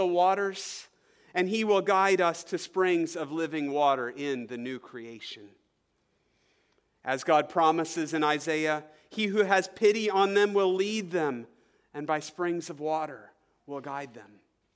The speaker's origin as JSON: {"language": "English", "region": "Oklahoma", "country": "United States", "tie": "born or raised there", "lives_now": "Minnesota, United States", "said": "I was used to the heat growing up in Oklahoma, but these Minnesota kids, as soon as it gets above 90, they're about to faint after one round of batting practice."}